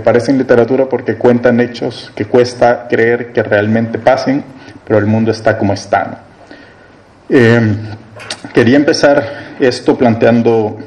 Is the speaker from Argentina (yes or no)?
no; El Salvador; yo vengo de El Salvador, del periódico digital El Faro